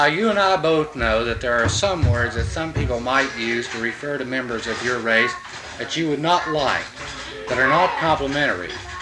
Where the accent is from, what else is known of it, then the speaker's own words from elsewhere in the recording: West Virginia, United States; now in Georgia, United States; It's funny that I never heard the term cracker until I came down here in Georgia. I haven't. See, I'm originally from West Virginia.